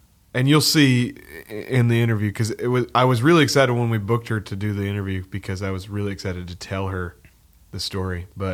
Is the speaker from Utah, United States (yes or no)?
no; Lubbock, Texas, United States; But I'm from Lubbock, Texas, and I went and saw you play in, it was like Plainview or somewhere near Lubbock.